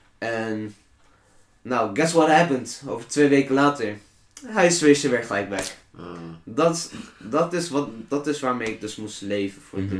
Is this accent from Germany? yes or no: no; Turkey; ik ben Turks.